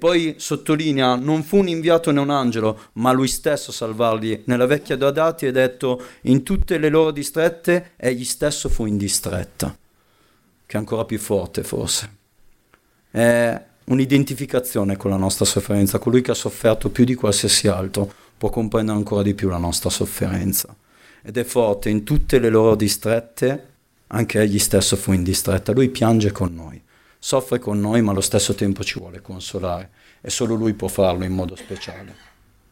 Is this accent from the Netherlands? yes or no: no; Piacenza, Emilia-Romagna, Italy; C'è un fratello con cui sono cresciuto a Piacenza